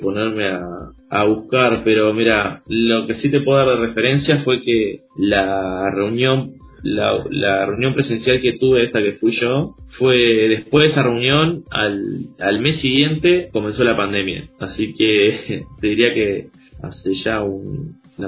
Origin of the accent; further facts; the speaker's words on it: Maldonado, Uruguay; born there; now in Montevideo, Uruguay; yo tengo 28 años, soy nacido de Maldonado, pero estoy viviendo acá en Montevideo hace aproximadamente 7, casi 8 años.